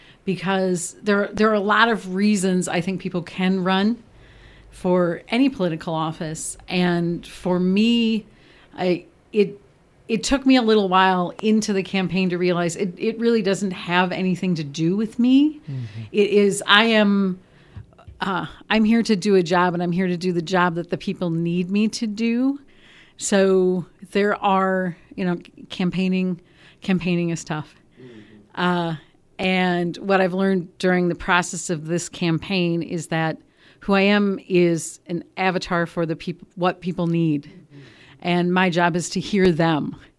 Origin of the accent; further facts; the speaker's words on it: Wisconsin Rapids, Wisconsin, United States; But I was born here in Wisconsin Rapids, grew up here, went to school here, graduated from the UW at Marshfield.